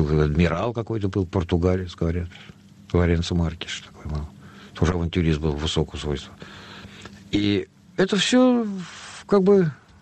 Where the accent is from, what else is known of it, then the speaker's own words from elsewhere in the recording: Moscow, Russia; born there; Я родился в Москве, но почему Москва в Москве?